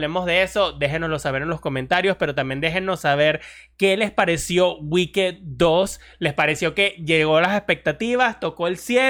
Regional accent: Venezuela; Yo soy de Venezuela.

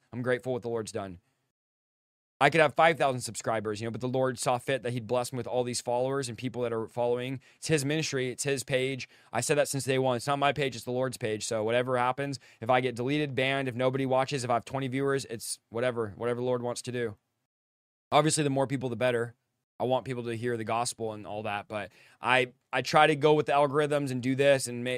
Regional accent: California, United States; I'm not from Stockton. I live, you know, about 45 minutes to an hour away, but I'm from Central California.

